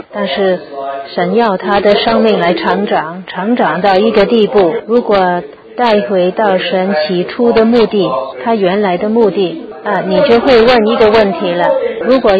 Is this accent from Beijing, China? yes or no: no; Guangdong, China; 我们广东人会说是泥，是洗很多老泥